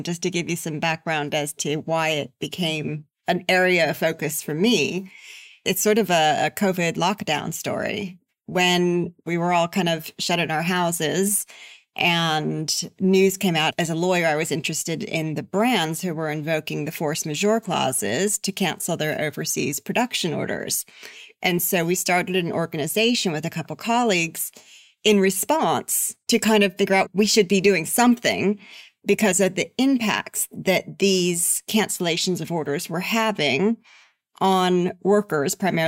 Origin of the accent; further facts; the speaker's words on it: United States; moved away as an adult; now in United Kingdom; I'm American, but I've been living and working in the UK for the past 8 years. So I live relatively close to Leicester